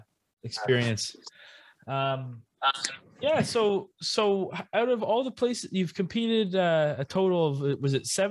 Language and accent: English; Yarmouth, Nova Scotia, Canada; cause I'm from Yarmouth, which is only like 20 minutes away from Clare, a big, Acadian village. And so I've grown up